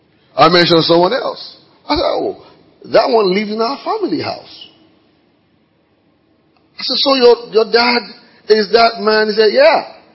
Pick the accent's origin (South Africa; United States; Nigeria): Nigeria; Ogun; Because we all just believe we're Ijebu, so we just didn't stop to ask which one. So he mentioned my hometown.